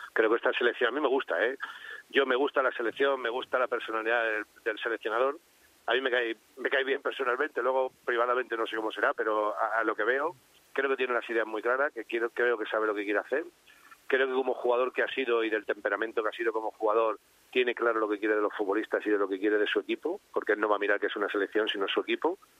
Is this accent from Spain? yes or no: yes; Spain; los que somos españoles y los que lo sentimos.